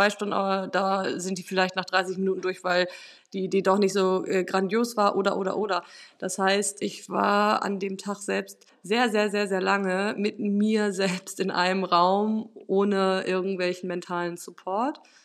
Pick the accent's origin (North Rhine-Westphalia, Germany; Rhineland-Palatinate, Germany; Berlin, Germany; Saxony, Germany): North Rhine-Westphalia, Germany; Bielefeld; War auch in Bielefeld, also da bin ich her, also ich bin in Bielefeld geboren